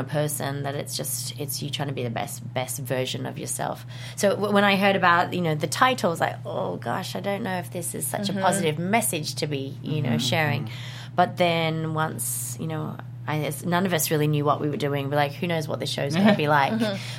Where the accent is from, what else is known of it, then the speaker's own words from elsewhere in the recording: Melbourne, Victoria, Australia; And I grew up in Melbourne.